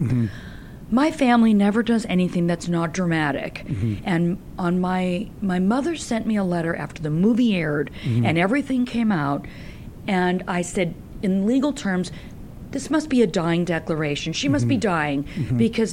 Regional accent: Los Angeles, California, United States; Los Angeles.

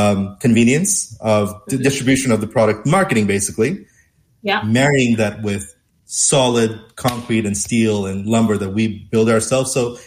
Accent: Los Angeles, California, United States; I, just like you, I'm an Angelino. I'm from Hollywood, Los Angeles.

